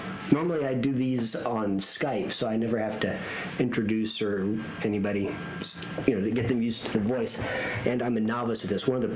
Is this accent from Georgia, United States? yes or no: yes; Fort Benning, Georgia, United States; born there; I was born in Fort Benning.